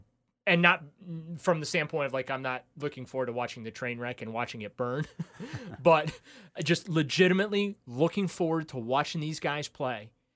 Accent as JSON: {"language": "English", "town": "New Orleans", "region": "Louisiana", "country": "United States", "tie": "born there", "said": "I was born in New Orleans, so yeah."}